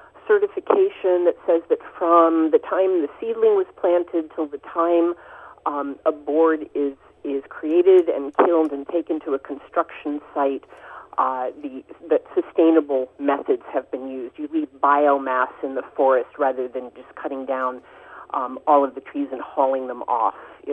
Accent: Boston, Massachusetts, United States; now in New York, United States; I'm in New York. I'm kind of back home. I came from Boston, where I was used to small villages.

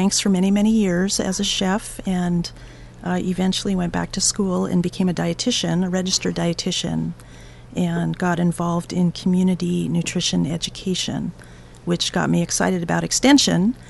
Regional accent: Washington, United States; born there; Well, I was born actually in Washington, but I've lived in Oregon for probably about 20 years now.

